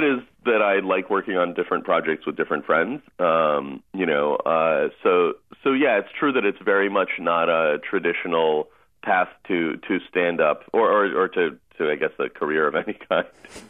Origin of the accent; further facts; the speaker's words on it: Russia; English is a second language; now in United States; I came from Russia, and then people were like, "Here, put this on and dance around."